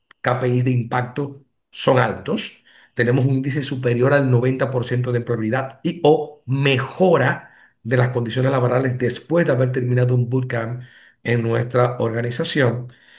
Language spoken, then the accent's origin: Spanish; Dominican Republic